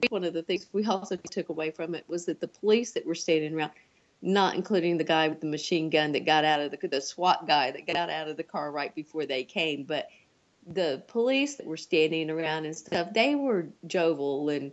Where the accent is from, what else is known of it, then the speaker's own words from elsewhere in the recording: United States; Well, it's just, you know, growing up in America, it's like, you think, I think that they think everybody's circumcised